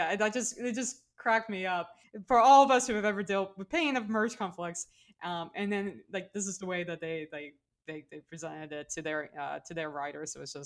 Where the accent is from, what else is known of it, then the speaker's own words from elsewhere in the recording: New Orleans, Louisiana, United States; it's like growing up in New Orleans, I've seen, you know, Mardi Gras